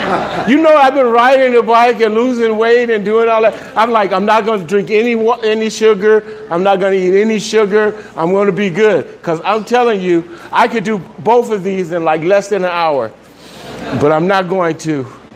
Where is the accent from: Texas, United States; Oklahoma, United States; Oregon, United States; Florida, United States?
Florida, United States; Miami; Because I grew up in Miami, you know? And so they had mangoes everywhere.